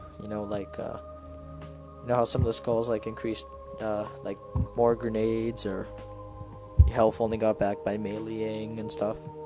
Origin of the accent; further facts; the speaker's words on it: Canada; since we're Canadian and Netflix isn't up here for us.